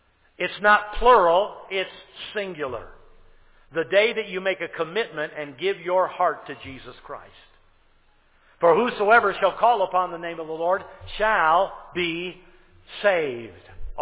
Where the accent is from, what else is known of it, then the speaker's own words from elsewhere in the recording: Pontiac, Michigan, United States; born there; I was born in St. Joseph's Hospital in Pontiac, Michigan, on October 20th of 1956.